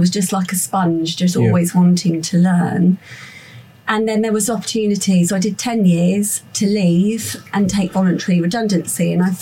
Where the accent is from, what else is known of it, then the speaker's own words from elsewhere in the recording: Portsmouth, South East England, United Kingdom; also born or lived in Bournemouth; So I was born in Bournemouth, only lived there a short time, and over time moved gradually more towards Portsmouth. We moved quite a lot when I was a child.